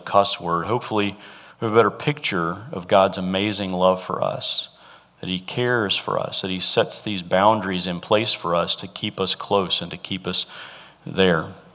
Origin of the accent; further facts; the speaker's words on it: the South, United States; but we're growing up in the South, that name is pretty common.